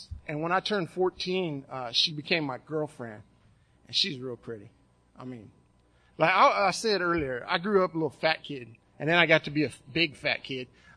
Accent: Austin, Texas, United States; growing up in Austin was a lot different in the 80s, especially back when the drinking age was 18.

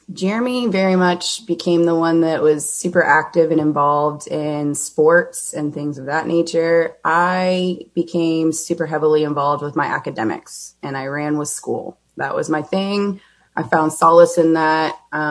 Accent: Garland, Texas, United States; I was born in Plano, Texas, and I was raised in North Garland. Sort of the North Garland, Richardson, Plano-esque sort of area.

